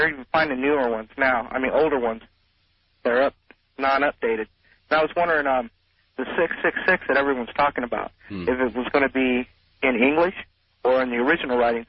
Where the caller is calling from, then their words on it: Leavenworth, Kansas, United States; calling from Leavenworth, Kansas.